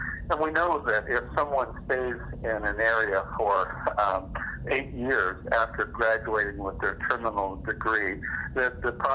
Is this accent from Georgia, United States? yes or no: no; Osceola, Iowa, United States; Well, these are my roots. I was born in Osceola. My mother still has farmland there, and I am a graduate of Winterset High School and Graceland College in Lamoni. So rural Iowa is something that's very dear and near to me.